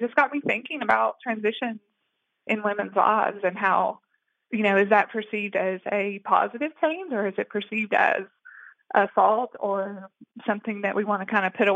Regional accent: Bristol, Virginia, United States; Yes, I did. I grew up in Bristol, Virginia.

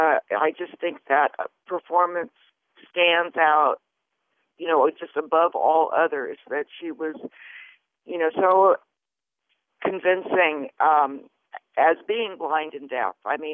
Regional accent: Hurdle Mills, North Carolina, United States; I'm from Hurdle Mills, North Carolina, north of Hillsboro.

